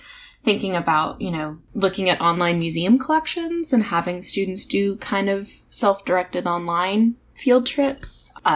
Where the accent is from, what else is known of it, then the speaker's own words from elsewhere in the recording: Seattle, Washington, United States; because I'm from Seattle, Washington.